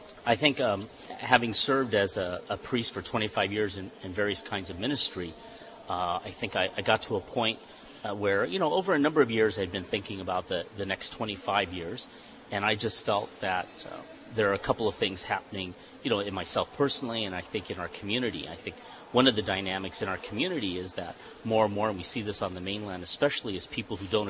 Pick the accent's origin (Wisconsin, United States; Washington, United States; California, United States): Washington, United States; also born or lived in Japan; Well, I was born in Japan, and my parents, when I was very young, they moved to the United States. My father was from Chicago. My mother was a Japanese national. They met in Japan. So we first settled in the state of Washington